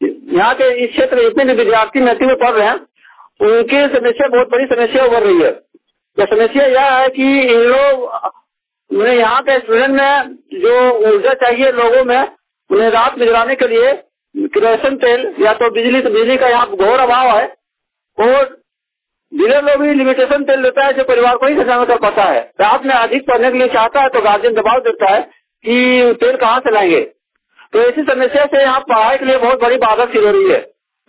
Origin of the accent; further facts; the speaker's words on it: Delhi, India; दिल्ली से हूँ।